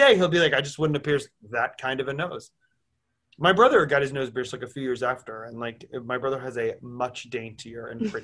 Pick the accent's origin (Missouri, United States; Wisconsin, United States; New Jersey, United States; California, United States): New Jersey, United States; Wayne; now everyone's going to know I'm the bitch from Wayne, New Jersey that did not get on the Real Housewives of New Jersey.